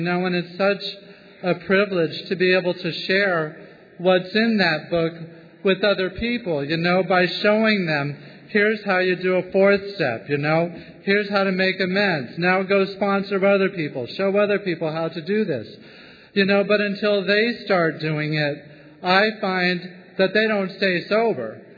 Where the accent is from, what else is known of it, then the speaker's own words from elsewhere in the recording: San Francisco, California, United States; I'm an alcoholic from San Francisco, California.